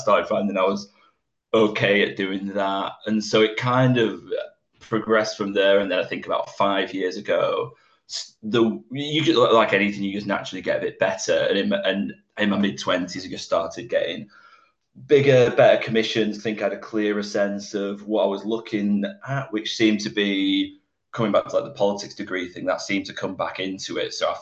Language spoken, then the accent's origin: English; Blackburn, North West England, United Kingdom; born there; I was born just outside of Blackburn, and so I was born in 1993. Just outside of Blackburn. But I've kind of orbited Manchester my entire life